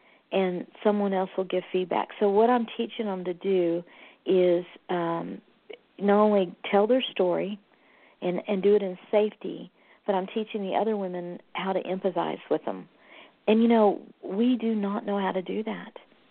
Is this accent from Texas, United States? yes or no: yes; Texas, United States; I'm from Texas, so we call it a niche, but I know you guys call it a niche.